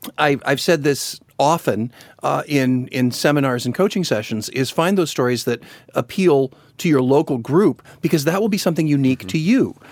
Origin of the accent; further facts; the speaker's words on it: Chicago, Illinois, United States; moved away; know that I grew up in Chicago. And a couple years ago, I went back to Chicago